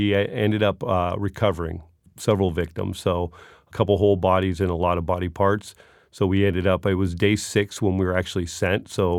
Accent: Los Angeles, California, United States; I grew up in Los Angeles, so I know what big buildings and skyscrapers are like.

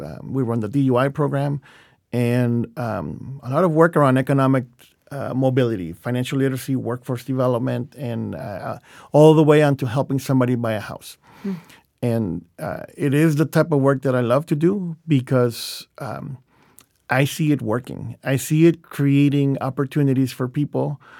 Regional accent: California, United States; growing up in the South Bay, which is where I grew up, there were a lot of Latino families around us.

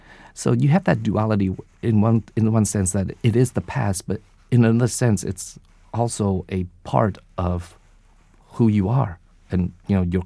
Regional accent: United States; part of the duality of being Vietnamese American is that, you know, you're Vietnamese and you're also American

